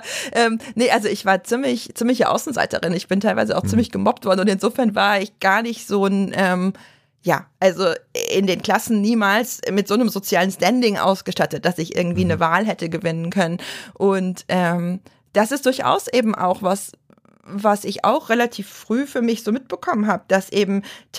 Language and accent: German; Baden-Württemberg, Germany; ich bin ja in Baden-Württemberg aufgewachsen und zur Schule gegangen